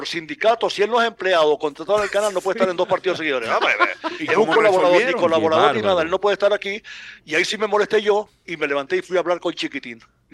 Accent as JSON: {"language": "Spanish", "region": "Canary Islands", "country": "Spain", "tie": "born or raised there", "said": "donde estoy viviendo yo allá, que es mi tierra natal, en Canarias"}